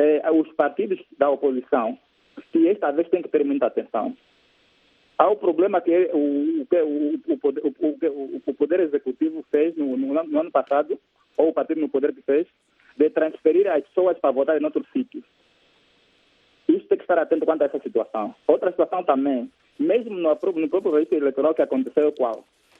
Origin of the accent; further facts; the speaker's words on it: Angola; Eu fico triste como angolano que sou